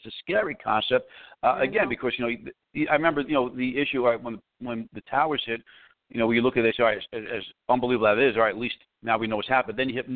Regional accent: New York City, New York, United States; I grew up in New York City, even though I'm out of there now

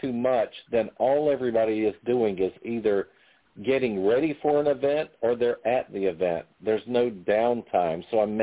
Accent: Chadbourn, North Carolina, United States; Well, my hometown right now is a population of only 1,600. When I was growing up there, it was about 2,200. It was a very viable town.

